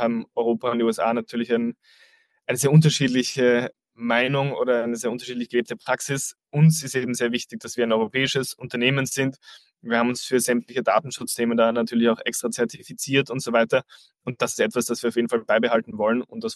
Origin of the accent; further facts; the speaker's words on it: Austria; accent: slight Austrian; ich komme jetzt nicht unbedingt aus Hamburg, sondern habe einen leicht österreichischen Einschlag.